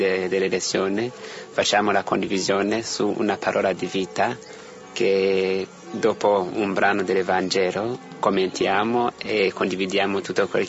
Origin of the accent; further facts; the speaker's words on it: Burundi; sono studente di Sofia, Istituto Universitario Sofia, vengo dal Burundi